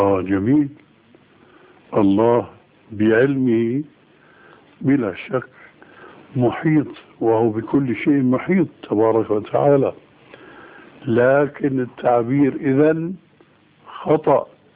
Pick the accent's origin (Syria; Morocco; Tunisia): Syria; مثلا عندنا في سوريا العلويين والإسماعيليين.